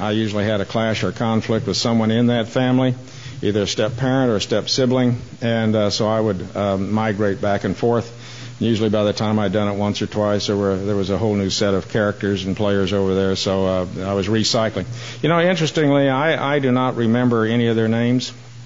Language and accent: English; Wichita, Kansas, United States; also born or lived in Oklahoma; now in Georgia, United States; even though I'm introduced from Georgia, I grew up in the Kansas and Oklahoma area. I was born there in September of 1938.